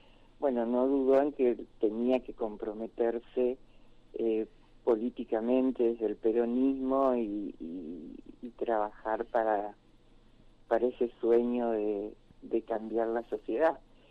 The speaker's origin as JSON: {"language": "Spanish", "town": "Santo Tomé", "region": "Corrientes", "country": "Argentina", "moved": "as an adult", "said": "Nosotros éramos somos de Santo Tomé, Corrientes, mis padres docentes, una familia grande del pueblo, éramos cuatro hermanos, yo la mayor, fui a estudiar a Rosario Ciencia Política."}